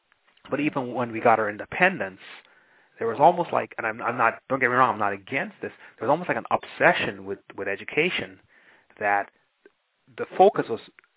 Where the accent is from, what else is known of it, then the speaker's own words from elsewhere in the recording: Guyana; I'm Guyanese, and when I was a child growing up in Guyana